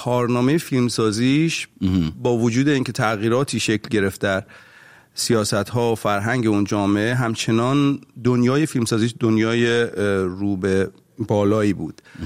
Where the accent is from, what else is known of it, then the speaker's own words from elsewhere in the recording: Iran; moved away as an adult; now in United States; وقتی از ایران اومدم